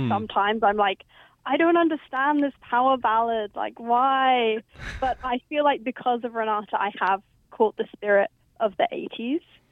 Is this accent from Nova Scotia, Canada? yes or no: yes; Nova Scotia, Canada; I grew up mostly in Canada, actually, in Nova Scotia, like rural Nova Scotia.